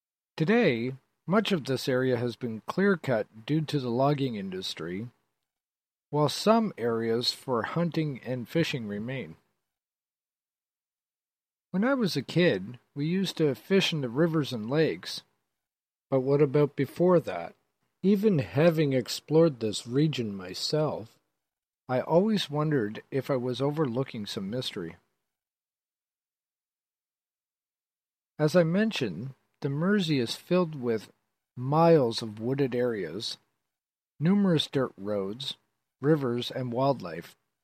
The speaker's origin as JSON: {"language": "English", "town": "Queensland", "region": "Nova Scotia", "country": "Canada", "tie": "born or raised there", "said": "The idea of my hometown before modern times always fascinated me. This was probably one of my driving forces to do so much exploring. Queensland is many miles from the closest city."}